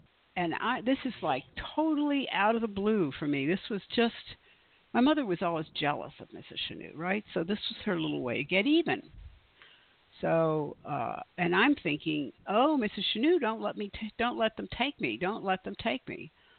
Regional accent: Cleveland, Ohio, United States; also born or lived in Flushing, New York; So I was born in New York City, at Flushing. It's a part, it's on the, in Queens. Queens, not in the downtown New York, but, and we moved from there to Cleveland.

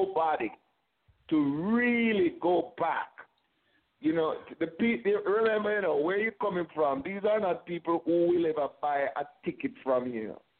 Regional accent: Jamaica; You know, I am Jamaican. I speak Patois

